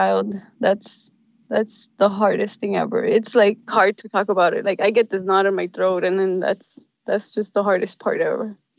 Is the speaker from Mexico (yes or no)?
yes; Mexico; also born or lived in United States; it took a while for me to become a resident also in Mexico, even though I'm from Mexico.